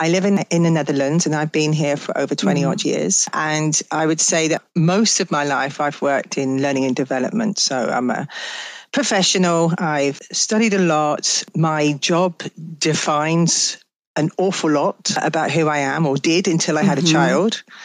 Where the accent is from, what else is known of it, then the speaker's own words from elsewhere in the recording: Exeter, South West England, United Kingdom; also born or lived in Plymouth, United Kingdom / West Sussex, United Kingdom; I'm from Devon in the southwest of England, Exeter, actually. My whole family are still there.